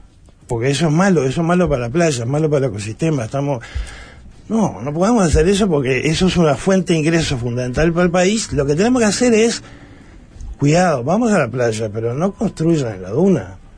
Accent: Uruguay; Yo lo que pienso es esto, como uruguayo, ¿no?

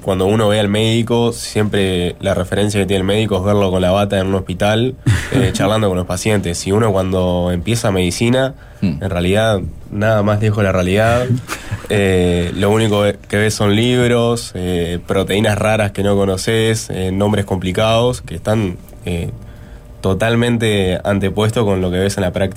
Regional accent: Flores, Uruguay; moved away as an adult; Sí, claro, yo soy de Flores y con 18 años tuve que dejar mi casa. Yo era hijo único, vivía solamente con mi madre. Y bueno, tuve que venir a la gran ciudad a pelearla, como quien dice.

